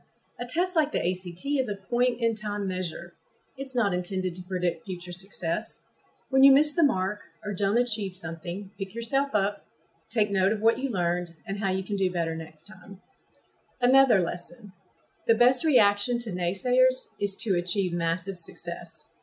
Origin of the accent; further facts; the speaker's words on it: Tennessee, United States; I grew up in Tennessee in a middle-class family. As we've already established, I graduated from Tennessee Tech.